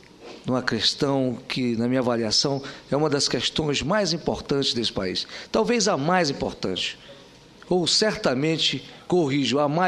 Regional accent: Amazonas, Brazil; lá naquela nossa região amazônica, lá no meu estado do Amazonas

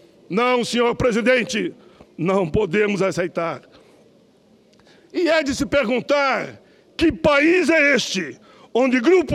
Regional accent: Rio Grande do Sul, Brazil; eu sou do Pampa Gaúcho, terra de muitas revoluções. Não sou chimango, nem sou maragato. Sou tão somente um rebelde lanceiro negro.

